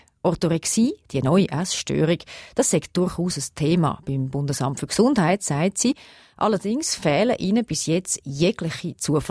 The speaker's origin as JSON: {"language": "German", "country": "Switzerland", "said": "bei uns in der Schweiz"}